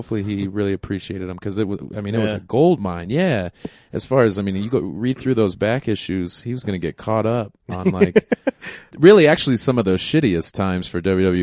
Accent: Illinois, United States; Yeah, I grew up right outside of Chicago.

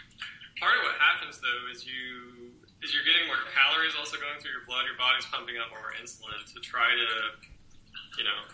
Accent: Colorado, United States; also born or lived in Michigan; now in Washington, United States; I'm originally from Colorado, did my postdoc in Michigan, and now I'm in Washington

